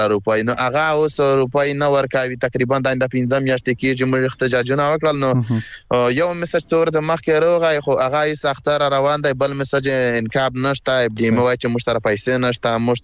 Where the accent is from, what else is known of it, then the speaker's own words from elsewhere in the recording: Khyber Pakhtunkhwa, Pakistan; now in Afghanistan; موږ د وزیرستان ډی پی یو کنه نو هغه موږ چې کډوال شو د وزیرستان افغانستان ته بیا دلته راغلو